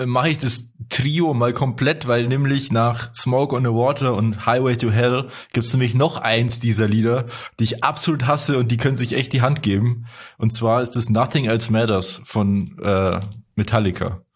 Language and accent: German; Altötting, Bavaria, Germany; wir sind ja alle in Altötting aufgewachsen.